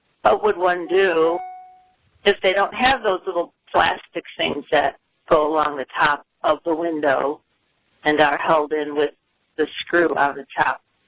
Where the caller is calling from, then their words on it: Schererville, Indiana, United States; I'm from Schererville, Indiana.